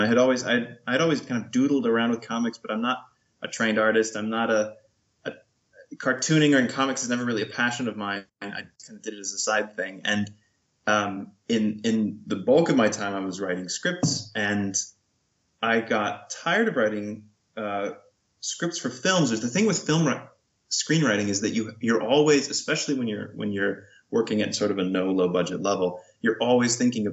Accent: Albuquerque, New Mexico, United States; moved away as an adult; also born or lived in Los Angeles; now in Europe; I grew up in Albuquerque, New Mexico.

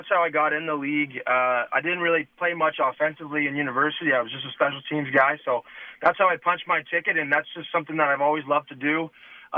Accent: Canada; I love being Canadian, and I love being in Canada.

